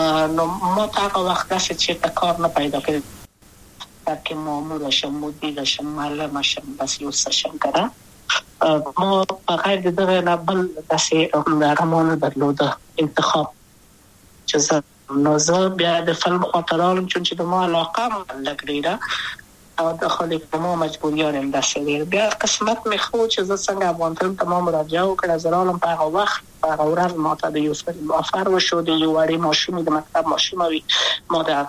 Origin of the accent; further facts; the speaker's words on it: Kabul, Afghanistan; also born or lived in Wardak; زه خو اصلا د وردګو ولایت یم، د پلار می د وردګو ولایت ته خلګنسم چې دلې د کابل په تختپل سیمه کې یم، او لویا شویم کابل که یم